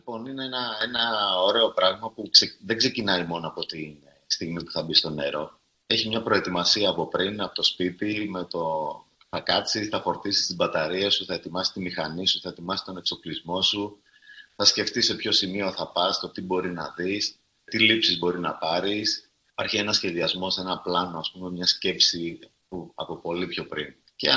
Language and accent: Greek; Greece; Χαίρομαι που υπάρχει ένας Έλληνας ανάμεσα σε τόσους ξένους από διάφορες χώρες.